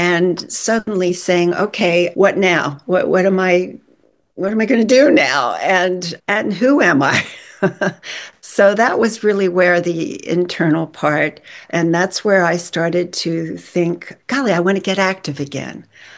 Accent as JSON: {"language": "English", "town": "Wilmington", "region": "Delaware", "country": "United States", "said": "I said, I'm from Wilmington, Delaware."}